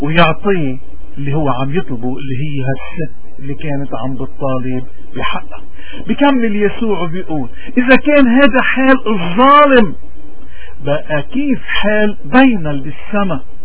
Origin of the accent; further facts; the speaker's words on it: Lebanon; لأنه نحن عم نمر كلبنانيين من كل الفئات اليوم عم نمر بمرحلة كتير صعبة، اتعهر كل شي فيها اليوم، تعهر حياتنا كلبنانيين.